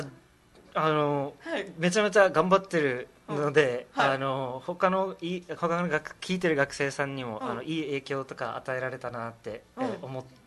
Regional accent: Okinawa, Japan; Japanese is a second language; also born or lived in United States; 自分はアメリカで生まれて3歳の時に沖縄に来たんですけど、

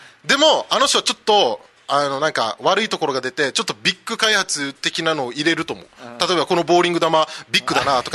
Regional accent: Yokohama, Kanagawa, Japan; 神奈川県在住の浜っ子です

